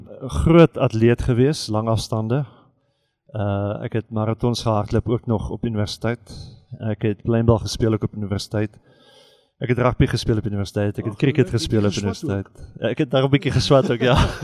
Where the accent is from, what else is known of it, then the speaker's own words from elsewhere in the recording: Transvaal, South Africa; also born or lived in Cape / Free State / Taiwan; Ek kom al so'n bietjie van oorals af. Ek het 'n draai, in die, al eens gebore in die Kaap, 'n draai in die Vrystaat gemaakt. Meestal groot geword in Transvaal, terug Kaap toe. Ek was in Taiwan vir 2 jaar buitenlandse bediening gehad.